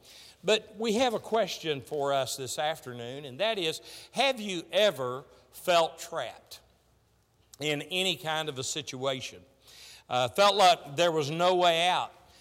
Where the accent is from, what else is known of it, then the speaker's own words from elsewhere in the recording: Texas, United States; I came from Texas. We stretch everything out